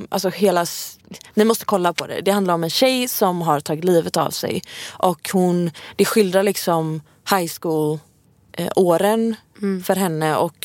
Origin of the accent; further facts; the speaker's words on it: Gothenburg, Västra Götaland County, Sweden; jag växte upp på Hisingen.